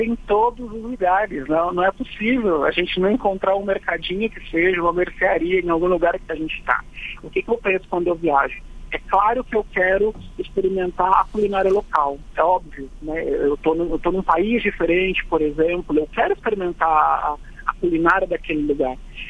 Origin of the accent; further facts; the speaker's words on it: Brazil; quando eu falava que eu sou do Brasil